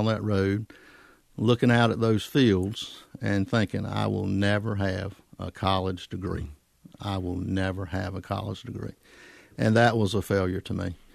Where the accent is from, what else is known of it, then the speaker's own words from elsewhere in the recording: Garner, North Carolina, United States; I did grow up in Garner. I graduated from Garner Senior High School in 1976.